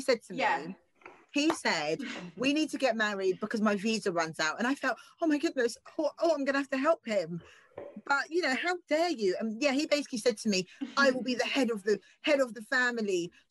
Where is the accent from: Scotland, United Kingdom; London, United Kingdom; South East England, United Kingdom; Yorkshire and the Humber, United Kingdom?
South East England, United Kingdom; Southampton; because I'm from Southampton, right